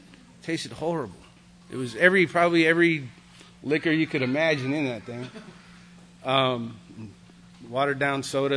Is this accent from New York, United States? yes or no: no; California, United States; So I'm from California.